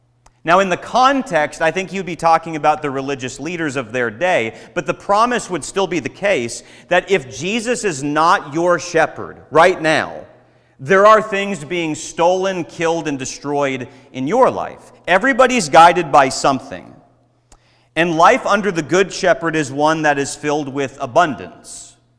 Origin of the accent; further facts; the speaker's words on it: Minnesota, United States; So I grew up in Minnesota, and I go down to Nashville after getting married, and I train to preach there. And then I go out to California, and I'm preaching there for 4 years.